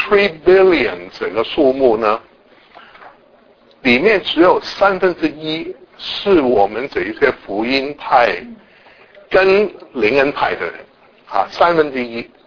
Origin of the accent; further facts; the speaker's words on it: Guangdong, China; 那我是广东人，所以有时候你要用广东话来听我讲国语啊。